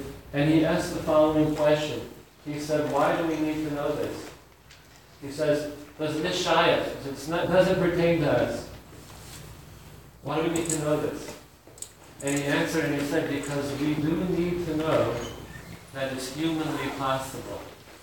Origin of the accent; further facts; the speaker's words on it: Denver, Colorado, United States; I grew up in Denver, Colorado. My father was a rabbi there.